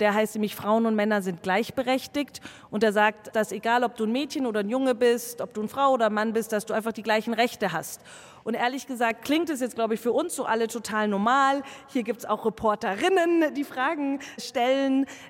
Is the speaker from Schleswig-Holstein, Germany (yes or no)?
no; Herrsching am Ammersee, Bavaria, Germany; Ich komme aus Herrsching am Ammersee.